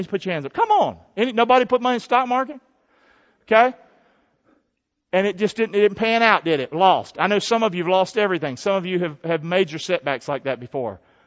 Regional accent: Rockingham, North Carolina, United States; born or raised there

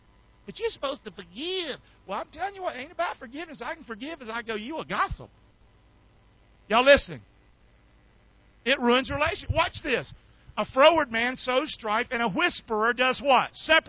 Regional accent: Rockingham, United States; Pastor, where you get this stuff? I was raised in Rockingham. I didn't even know this stuff.

